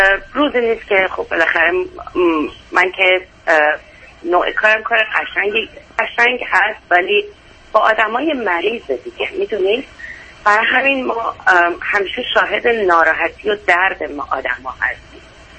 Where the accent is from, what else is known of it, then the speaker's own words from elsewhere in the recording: Iran; من ماها که توی ایران بزرگ شدیم، جنگ دیدیم، انقلاب دیدیم، من 9 سالم بوده انقلاب شده، بعدش جنگ دیدم